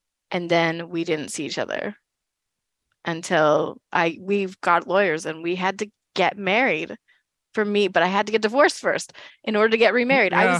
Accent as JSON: {"language": "English", "region": "Manitoba", "country": "Canada", "lives_now": "Almonte, Canada", "said": "I'm from Northern Manitoba, but Almont, Ontario is one of the most magical places in the world."}